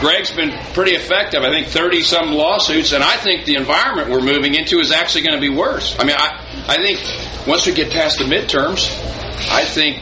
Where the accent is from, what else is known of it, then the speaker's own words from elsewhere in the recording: San Antonio, Texas, United States; I grew up in San Antonio. I'm the San Antonio boy who worked on a ranch near Seguin in summers and learned those values.